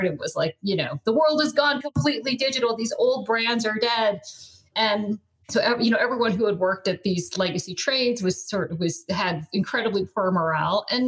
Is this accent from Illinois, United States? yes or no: no; Colorado, United States; also born or lived in New York; I grew up in Colorado and I just hate being cold, which sounds trivial, but it was a real quality of life situation.